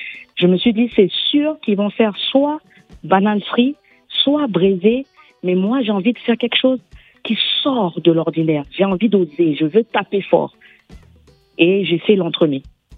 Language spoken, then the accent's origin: French; Bangui, Central African Republic; born there; Mon père est guyanais, ma mère est centrafricaine, mais je suis née à Bangui.